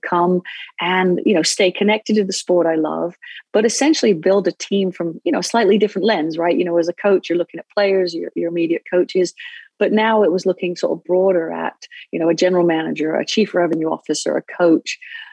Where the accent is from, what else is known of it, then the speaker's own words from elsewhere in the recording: England, United Kingdom; now in United States; Well, I grew up in England